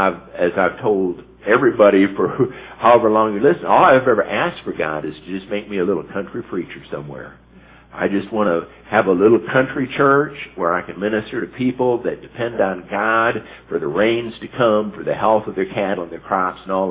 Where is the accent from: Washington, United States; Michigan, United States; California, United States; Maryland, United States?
Michigan, United States; Flint; In the city that Terry and Joy and I grew up in Flint, Michigan